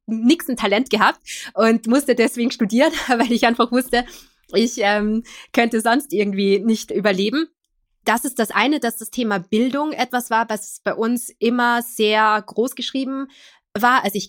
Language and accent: German; Linz, Upper Austria, Austria; ich bin ursprünglich Linzerin, gebürtige Linzerin aus Oberösterreich, habe Medizin dann in Wien studiert